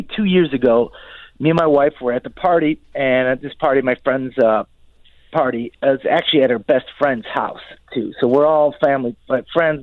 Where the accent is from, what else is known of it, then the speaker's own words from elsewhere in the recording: Texas, United States; I am from Texas, yeah. I live there, but I'm out here in New Orleans for work for the last couple months